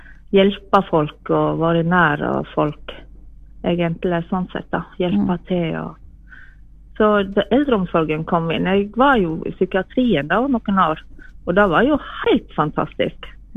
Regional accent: Skjolden, Vestland, Norway; also born or lived in Øvre Årdal; og kommer fra Skjolden. Jeg er født i Øvre Årdal, men flyttet til Skjolden når jeg begynte i andre klassen på Skjolden

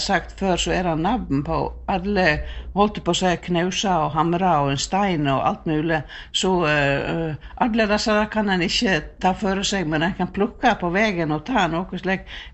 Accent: Kvam, Vestland, Norway; born there; dette er så lokalt at jeg ble født i Kvam.

